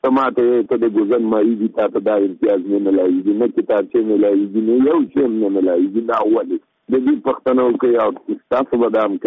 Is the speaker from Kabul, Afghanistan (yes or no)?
no; Nangarhar, Afghanistan; زه د ننګرهار ولایت یم